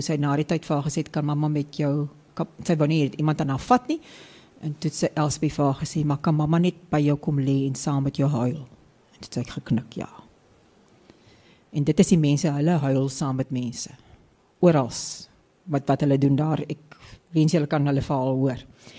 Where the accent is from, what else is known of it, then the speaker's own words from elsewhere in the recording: Western Cape, South Africa; Ag ja, en ek kom ons van die Weskus af